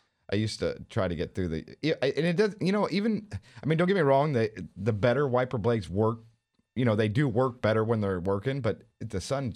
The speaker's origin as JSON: {"language": "English", "region": "Ohio", "country": "United States", "tie": "born or raised there", "said": "I mean, compared, you know, growing up in Ohio when you hit the minuses and stuff."}